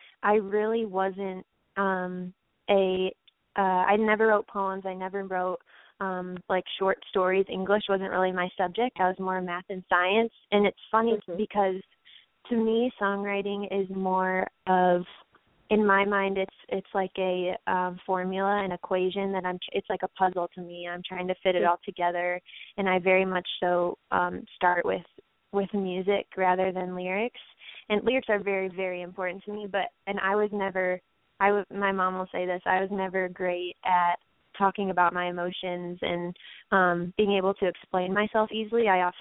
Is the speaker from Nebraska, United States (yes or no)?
no; Michigan, United States; So I'm from Michigan originally, just north of Detroit, and grew up taking piano lessons, and just I loved it.